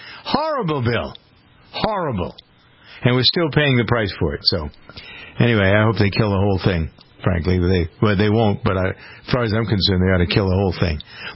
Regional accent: United States; I was never on board. I'm an American.

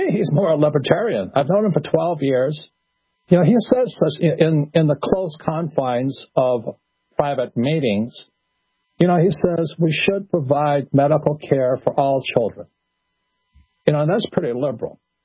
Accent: Hawaii, United States; And right now, you know, I'm from Hawaii. Obama's from Hawaii.

